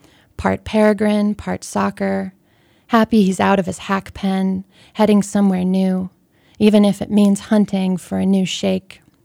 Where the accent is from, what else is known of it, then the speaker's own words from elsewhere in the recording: Pittsburgh, Pennsylvania, United States; I'm a girl from Pittsburgh and I, you know, tend to try to write things that I know.